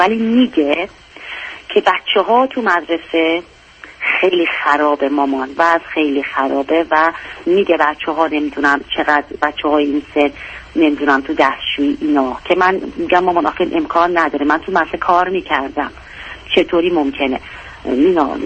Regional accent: Iran; ما ایرانی هستیم

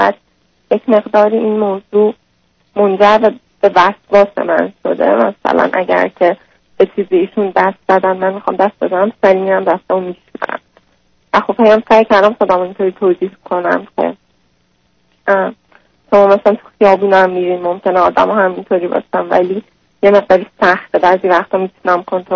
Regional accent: Tehran, Tehran Province, Iran; born there; خب ما متولد تهران هستیم.

